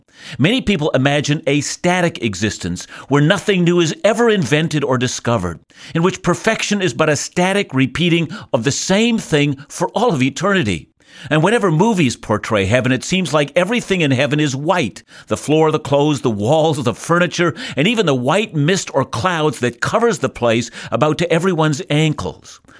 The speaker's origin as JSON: {"language": "English", "town": "Vancouver", "region": "British Columbia", "country": "Canada", "said": "I'm from Vancouver, and Vancouver is both a place and a state of mind"}